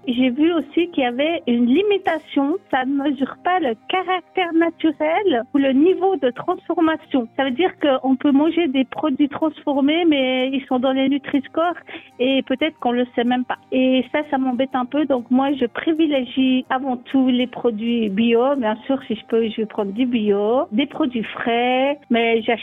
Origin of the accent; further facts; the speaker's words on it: Switzerland; l'industrie laitière chez nous en Suisse